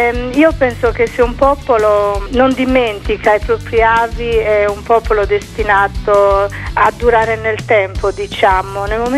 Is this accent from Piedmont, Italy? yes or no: no; Sardinia, Italy; Io vengo dall'Ogliastra